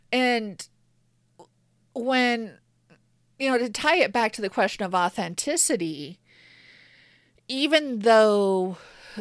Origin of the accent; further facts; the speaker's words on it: Midwest, United States; I grew up in a small Midwestern town.